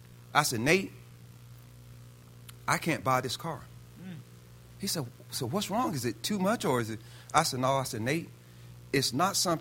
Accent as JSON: {"language": "English", "region": "the South", "country": "United States", "tie": "born or raised there", "said": "See, I grew up in the South."}